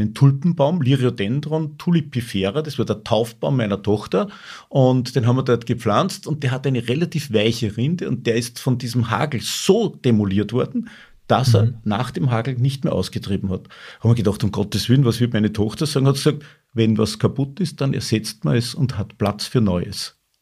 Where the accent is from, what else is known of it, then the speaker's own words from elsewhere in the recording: Upper Austria, Austria; Ich komme aus dem Salzkammergut. Attersee war immer so ein typisches Gebiet, wo man gesagt hat, im Salzkammergut regnet es immer.